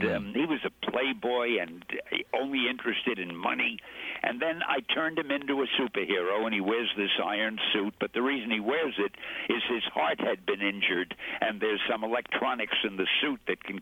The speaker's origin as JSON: {"language": "English", "town": "New York City", "region": "New York", "country": "United States", "said": "So since I came from New York, it was so easy for me to be somewhat accurate in what I wrote about if I kept all the characters around New York."}